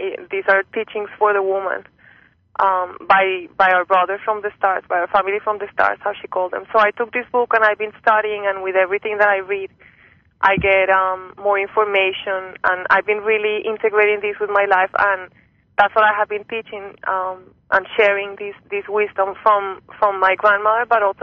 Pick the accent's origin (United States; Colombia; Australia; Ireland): Colombia; Well, I grew up in Colombia